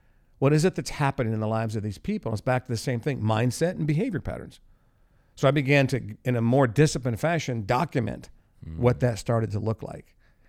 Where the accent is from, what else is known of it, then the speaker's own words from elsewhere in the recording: Columbus, Ohio, United States; and I grew up in Columbus, so I went to Ohio State.